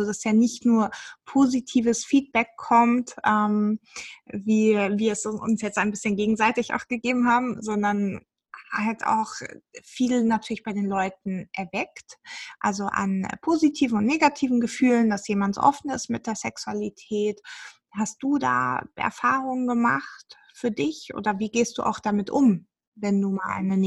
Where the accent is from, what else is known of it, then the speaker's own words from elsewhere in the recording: Hungary; also ich bin in Ungarn aufgewachsen und dementsprechend suche ich das jetzt noch.